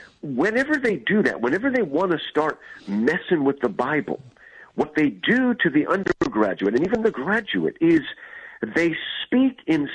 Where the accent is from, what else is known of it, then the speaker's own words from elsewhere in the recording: New Jersey, United States; also born or lived in New York; I grew up in New Jersey, New York, the word chutzpah, okay?